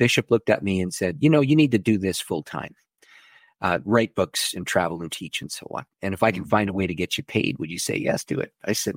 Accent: Canada; I'm a Canadian, all right?

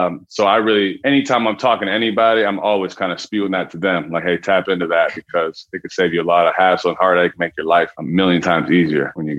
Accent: Seattle, Washington, United States; When I was young, I grew up in Seattle, Washington.

